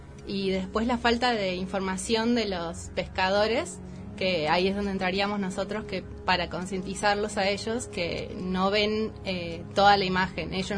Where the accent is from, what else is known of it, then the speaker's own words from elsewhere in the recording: San Antonio Este, Río Negro, Argentina; yo vengo de Argentina, de un pueblo muy chiquitito en la Patagonia, que se llama San Antonio Este.